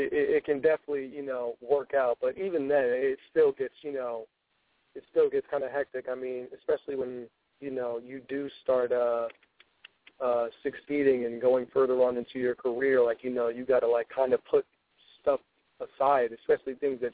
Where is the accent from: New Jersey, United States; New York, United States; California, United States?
New York, United States; Bronx; Especially he's from where I'm from originally. You know what I mean? I'm from the Bronx.